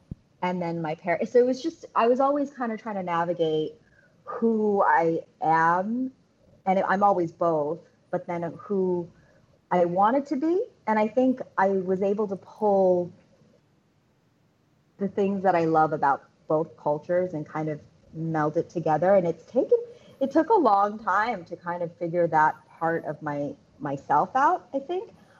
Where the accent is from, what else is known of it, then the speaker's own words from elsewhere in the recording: California, United States; I mean, I grew up in Cali, and none of us Japanese Americans that use that.